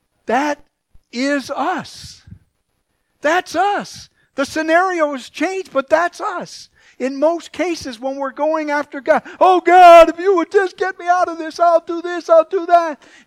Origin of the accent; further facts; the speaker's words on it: Milwaukee, Wisconsin, United States; You know, I born and raised in Milwaukee. I did some charter fishing in Lake Michigan.